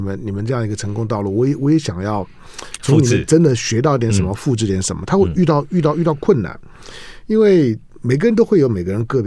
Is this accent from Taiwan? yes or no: yes; Taiwan; 那我这种军人子弟在眷村里面长大的